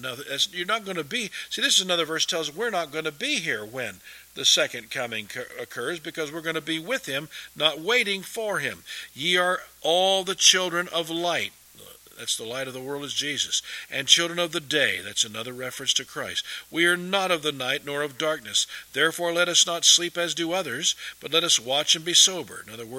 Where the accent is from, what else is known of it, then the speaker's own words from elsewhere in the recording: United States; I personally, as I believe, as an American, we ought to kick them out of our country